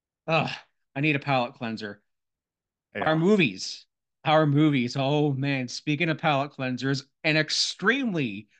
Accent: Canada; I'm my Canadian is showing.

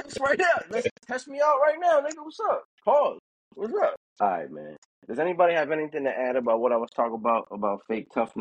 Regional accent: Cleveland, Ohio, United States; I mean, I'm from Cleveland. Shit, we been tough.

